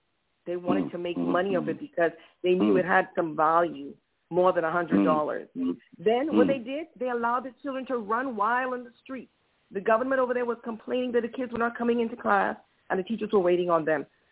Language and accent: English; Bahamas; I'm from the Bahamas originally